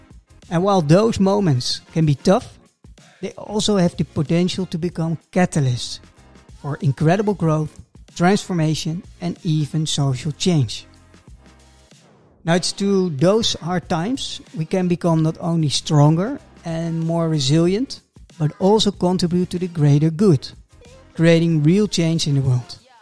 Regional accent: Netherlands; also born or lived in Mumbai, India; I was born in Mumbai in 1973, adopted at 6 months old, and grew up in the Netherlands with no genetic markers around me at all. When I was 4, I spent 2 years in kindergarten in New York

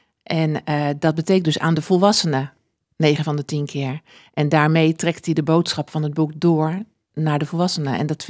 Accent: Bunschoten-Spakenburg, Utrecht, Netherlands; born there; now in Baarn, Netherlands; En ik ben geboren in Bunschoten-Spakenburg, maar mijn ouders niet. Dus ik ben ook niet een echte Spakenburger.

